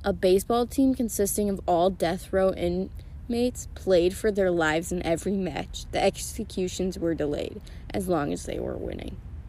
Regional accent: Illinois, United States; I grew up in Illinois.

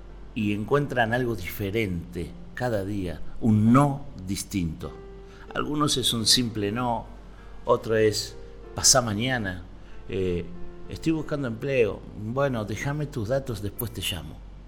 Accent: Argentina; hay países como nuestro, Argentina, que es tan caro, que es la luz.

